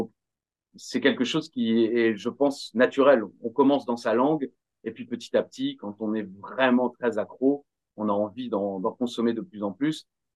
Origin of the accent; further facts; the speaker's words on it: France; mais chez nous en France, aucun des programmes anglais n'arrivait en version originale.